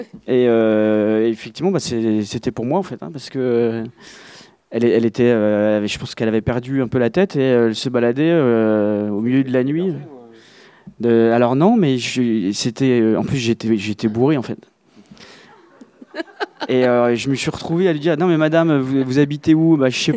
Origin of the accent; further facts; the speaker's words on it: Besançon, Bourgogne-Franche-Comté, France; Et à chaque fois, quand je dis que je suis de Besançon, les gens sourient bêtement.